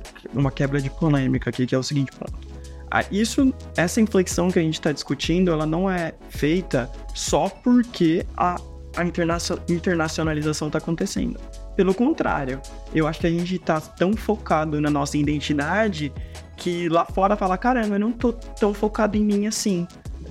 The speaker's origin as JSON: {"language": "Portuguese", "region": "São Paulo", "country": "Brazil", "tie": "born or raised there", "said": "Eu, por exemplo, né, cresci no Cambuci, né, o mesmo bairro dos Gêmeos, no mesmo período."}